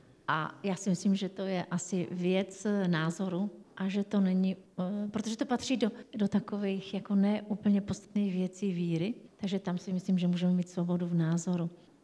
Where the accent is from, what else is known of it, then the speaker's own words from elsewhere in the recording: Bohemia, Czechia; že jsme oba z Čech a že jsme se nemuseli hledat nějak. Přes moře.